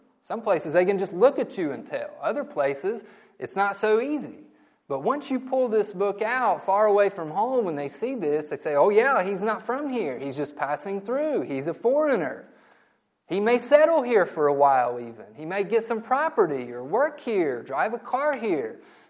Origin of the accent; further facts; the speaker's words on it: Ohio, United States; born there; Yes, I was born in Ohio. Yes, I'm an American, but by birth and by virtue of my birth here in this country